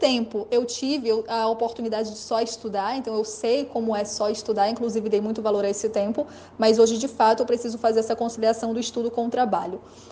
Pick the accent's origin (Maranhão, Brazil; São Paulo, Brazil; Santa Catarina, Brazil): Maranhão, Brazil; São Luís; sou de São Luís do Maranhão, estudo para o cargo de delegado da Polícia Civil.